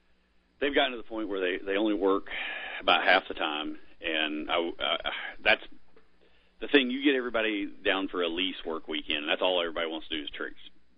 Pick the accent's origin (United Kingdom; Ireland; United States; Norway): United States; Virginia; I'm originally from Virginia, and so hunting early season Nebraska is not really what I want to do.